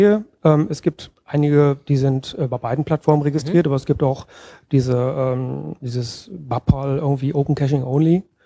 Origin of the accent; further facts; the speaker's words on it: Paderborn, North Rhine-Westphalia, Germany; ich komme aus Paderborn.